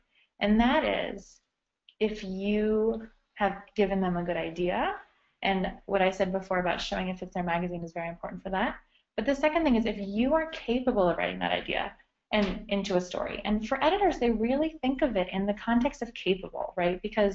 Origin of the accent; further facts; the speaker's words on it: United States; I'm American, and I had never written British English in my life, but my degree in university was in Italian, and I had studied in Italy and lived in Florence for a year.